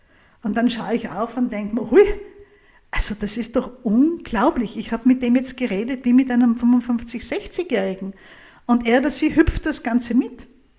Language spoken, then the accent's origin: German; Graz, Styria, Austria; Ich bin in Graz aufgewachsen und es war im Straßenbild in Graz und in der Weststeiermark und in der Oststeiermark, wo ich oft mit meinen Eltern war